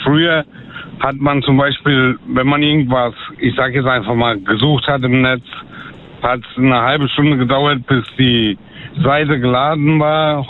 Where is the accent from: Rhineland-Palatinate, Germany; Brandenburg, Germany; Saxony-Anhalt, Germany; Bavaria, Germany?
Rhineland-Palatinate, Germany; Bad Kreuznach; ich komme aus Bad Kreuznach.